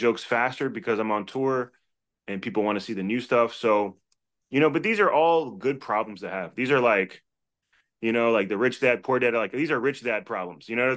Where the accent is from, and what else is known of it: Washington, District of Columbia, United States; born or raised there